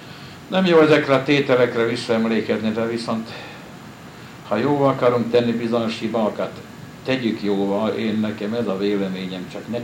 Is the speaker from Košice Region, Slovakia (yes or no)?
yes; Buzica, Košice Region, Slovakia; itt születtem Buzitan 1922. augusztus 3-án. Nemzetiségem magyar, apám, dédnagyapámtól kezdve mind itt vannak Buzitan eltemettette. A szülőfalum, szülőföldem ez, ahol élek, ahol születtem, református vallású vagyok.